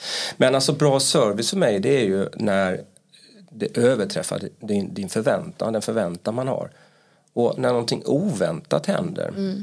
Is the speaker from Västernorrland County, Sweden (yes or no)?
no; Halmstad, Halland County, Sweden; now in Stockholm, Sweden; jag kommer från Halmstad. Kanske kommer höras på min dialekt.